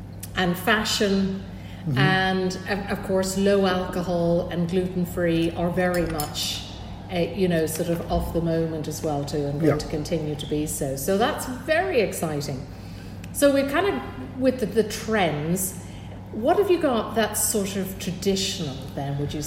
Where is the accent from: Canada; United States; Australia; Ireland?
Ireland; Which, as I always say, goes totally against the grain as an Irish girl.